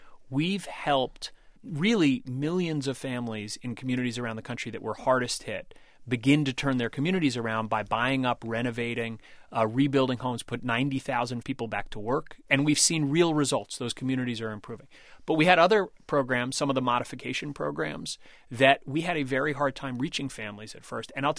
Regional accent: New York, United States; I'm a New Yorker. Renting's okay, right?

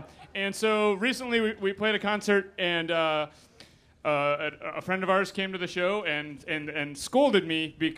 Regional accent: Pennsylvania, United States; But I am from Pennsylvania, if that makes any difference to anybody.

